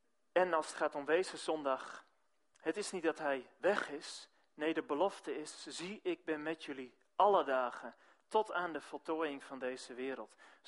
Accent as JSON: {"language": "Dutch", "town": "Delft", "region": "South Holland", "country": "Netherlands", "tie": "born or raised there", "also_born_or_lived": "Maastricht", "said": "Ik kom een beetje uit Oost-Nederland. Ik ben in Delft opgegroeid, maar heel lang het zuiden gediend."}